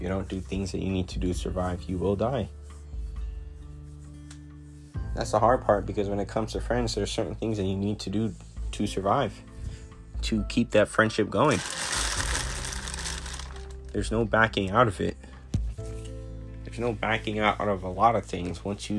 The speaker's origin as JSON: {"language": "English", "country": "Jamaica", "said": "I come from Jamaica, from a poverty, from a third world country. I come from a place where I understand pain."}